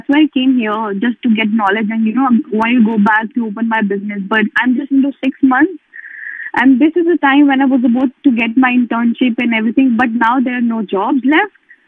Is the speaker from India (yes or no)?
yes; India; I am from India. And if you know about it, India is full of restrictions for girls most of the parts. I come from a very small town